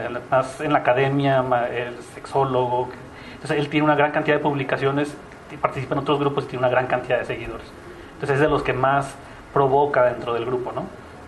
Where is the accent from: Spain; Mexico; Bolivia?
Mexico; Ciudad Juárez, Chihuahua; Entonces, los tres primeros, que somos los más activos, somos de Juárez y somos parte del grupo, ¿no?